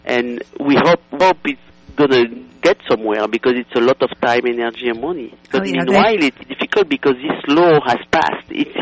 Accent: France; born or raised there

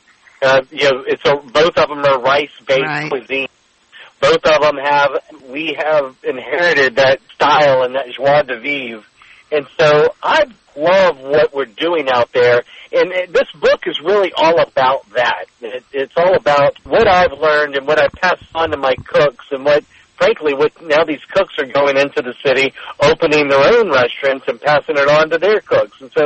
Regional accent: Lacombe, Louisiana, United States; down the road from where I grew up in the Bayou Lacombe area of the North Shore.

